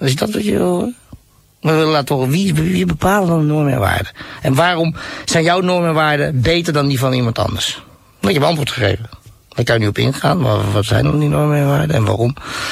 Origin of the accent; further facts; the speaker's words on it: Nunspeet, Gelderland, Netherlands; Nunspeet.